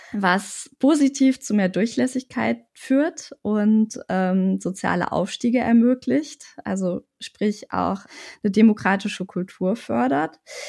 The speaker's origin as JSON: {"language": "German", "country": "Germany", "tie": "born or raised there", "first_language": "German", "said": "auch wenn Deutsch meine erste Sprache ist, ich in einem System hier groß geworden bin, also System in dem Sinne, dass ich so in etwa weiß, wie Behörden in Deutschland funktionieren."}